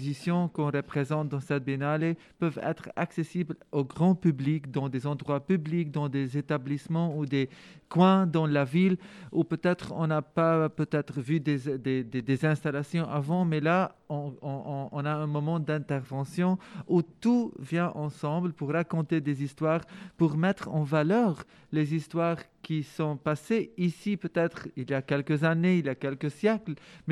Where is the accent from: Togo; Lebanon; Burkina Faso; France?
Lebanon; Comme je suis Libanais